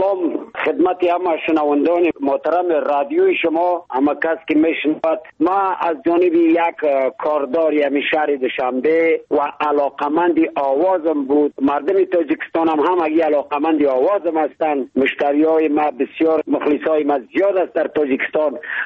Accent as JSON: {"language": "Persian", "region": "Badakhshan", "country": "Afghanistan", "said": "چون خودم پامیری استم، از پامیری بدخشان افغانستان هستم"}